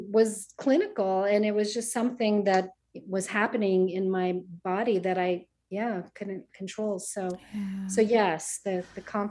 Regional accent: Colorado, United States; now in Arizona, United States; And then I'm from Colorado and we're here in Arizona now.

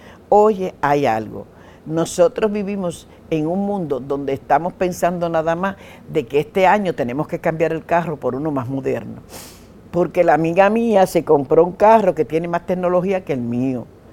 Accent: Dominican Republic; Eso me pasaba a mí cuando yo vivía en la República Dominicana, porque ustedes saben que yo soy dominicana.

